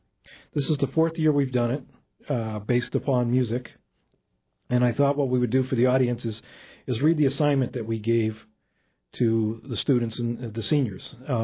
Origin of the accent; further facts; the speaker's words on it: New England, United States; I've got a good friend that lives there, and I grew up in New England, and it's a great school.